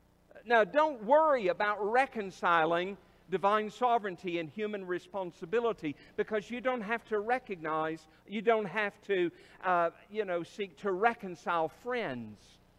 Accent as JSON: {"language": "English", "country": "United States", "tie": "born there", "said": "I was born in the United States."}